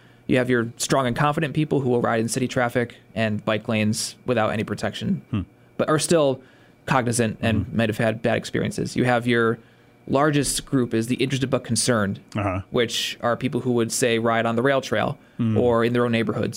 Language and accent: English; United States; I grew up over there near Egremont School. Like, I would go down Elm Street every day.